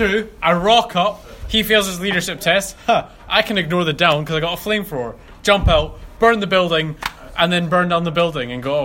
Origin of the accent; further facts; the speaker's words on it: Dalgety Bay, Scotland, United Kingdom; Dalgety Bay.